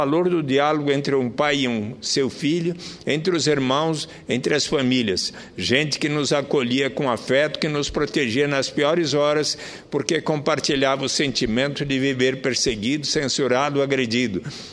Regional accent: São Paulo, Brazil; dividi com ele minha infância no Butantã

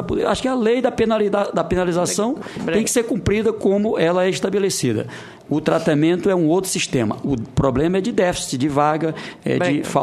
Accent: Teresina, Piauí, Brazil; Eu cito o exemplo lá do meu estado, em Teresina

